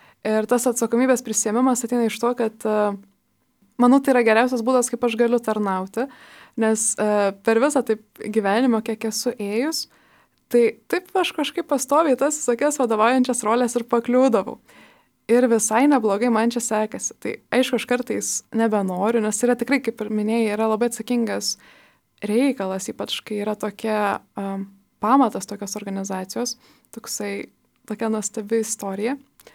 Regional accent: Kaunas, Kaunas County, Lithuania; esu kaunietė, tai irgi jau truputėlį galima apie mane kažką sužinoti, bent jau kurią krepšino komandą palaikau.

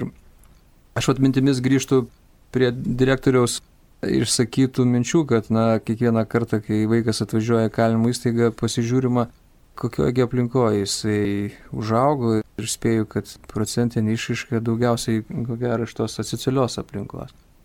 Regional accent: Palomenė, Kaunas County, Lithuania; Esu kaimo vaikas, užaugau Kaišiadorių rajone Palomenės kaime.

